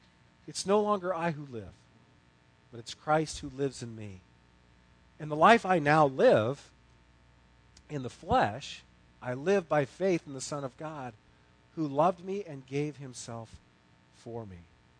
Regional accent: United States; This, you know, I am an American. I am a patriot.

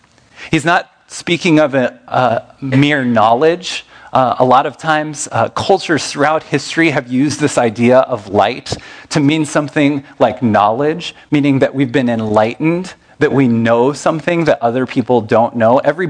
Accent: the South, United States; now in Iowa, United States; Here in Iowa, when we have our 6, 7, 8 months of winter, it's dark. I'm from the South. I'm still getting used to this, 12 years into it.

